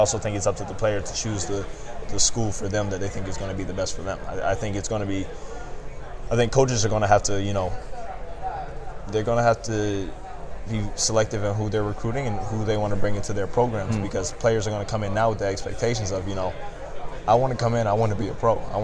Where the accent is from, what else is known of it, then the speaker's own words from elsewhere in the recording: Atlanta, Georgia, United States; I'm from Atlanta.